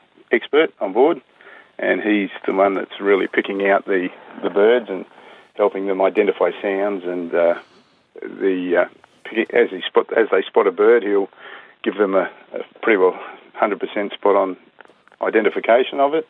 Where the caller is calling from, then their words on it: Mount Augustus, Western Australia, Australia; I'm ringing you from Mount Augustus up in the Pilbara.